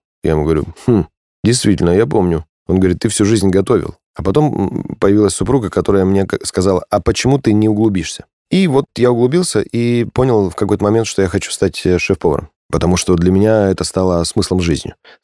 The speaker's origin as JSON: {"language": "Russian", "town": "Krasnoyarsk", "region": "Krasnoyarsk Krai", "country": "Russia", "tie": "born or raised there", "said": "даже в моем родном городе Красноярске есть крутые рестораны"}